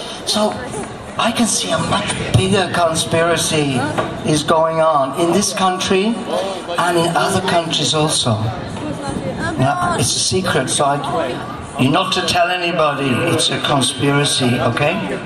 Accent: Birmingham, West Midlands, United Kingdom; born there; not just born in the UK, I was born in Birmingham.

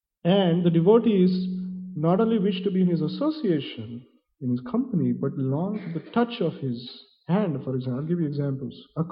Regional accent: India; growing up in India, I was always instructed to use my right hand for eating everything else.

